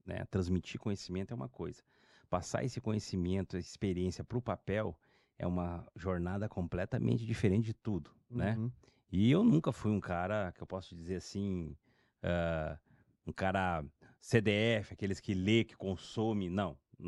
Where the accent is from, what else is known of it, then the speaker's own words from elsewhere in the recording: Gravataí, Rio Grande do Sul, Brazil; born there; nasci no Rio Grande do Sul, Gravataí.